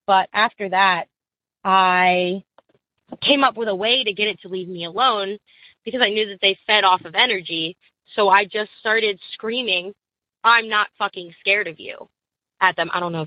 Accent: East Coast, United States; I am 25 and from the East Coast of America.

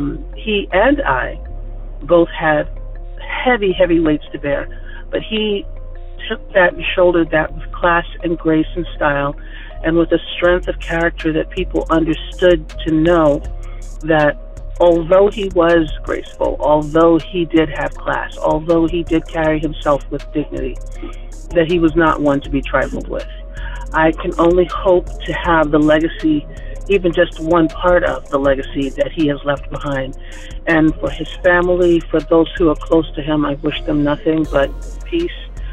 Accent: Bronx, New York, United States; As a child of immigrants from the Caribbean, as a Black child growing up in the Bronx

